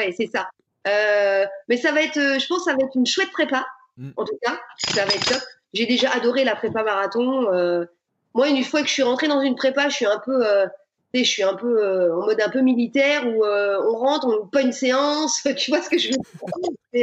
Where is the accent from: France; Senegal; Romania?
France; Bourgogne-Franche-Comté; Et puis moi, je suis originaire de Bourgogne et en fait, il y a un marathon à Chablis.